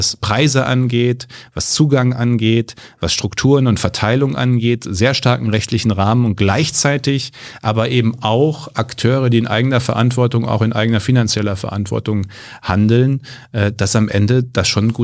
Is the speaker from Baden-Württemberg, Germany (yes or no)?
no; North Rhine-Westphalia, Germany; Ich komme ja aus dem Münsterland